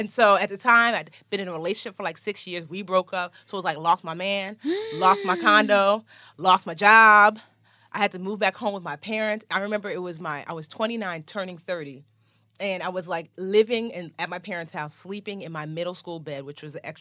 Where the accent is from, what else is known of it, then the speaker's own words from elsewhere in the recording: Nigeria; I'm Nigerian. Both my parents were born in Nigeria. Shout out Igbo Kwenu.